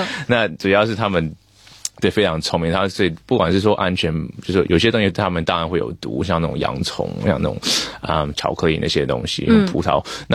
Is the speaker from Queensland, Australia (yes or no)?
no; Canberra, Australian Capital Territory, Australia; 我是从堪培拉那边来的一个兽医，我现在工作差不多三四年左右